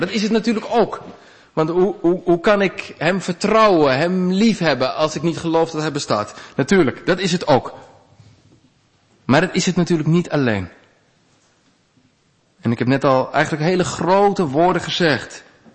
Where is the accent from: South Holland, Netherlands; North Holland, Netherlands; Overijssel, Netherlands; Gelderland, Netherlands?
Gelderland, Netherlands; Harderwijk; Als ik naga en denk Harderwijk, waar ik vandaan kom, denk ik, ja, die binnenstad die ken ik op mijn broekzak.